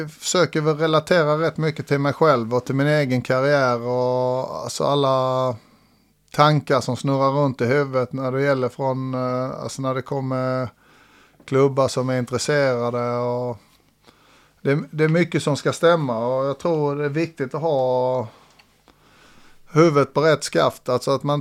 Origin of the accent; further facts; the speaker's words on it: Ljungby, Kronoberg County, Sweden; Alltså jag bor ju i Skåne och de tycker jag pratar småländska. Jag är här hemma i Ljungby, tycker de jag pratar skånska.